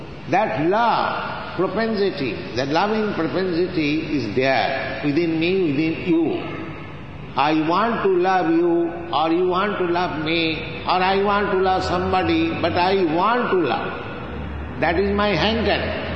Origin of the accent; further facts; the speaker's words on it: India; I'm coming from India and other parts, there is drought, there is no rainfall